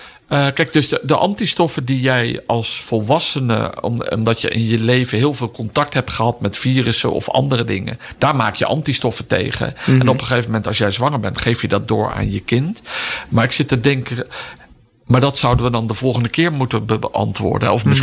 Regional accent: Netherlands; Hebben wij als Nederlanders in de loop van de eeuwen afweer gebouwd en geven we die afweer dan als het ware aan elkaar door?

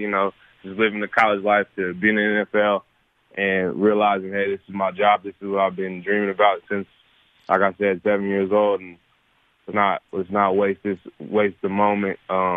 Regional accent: Washington, United States; like I said, I'm from Washington

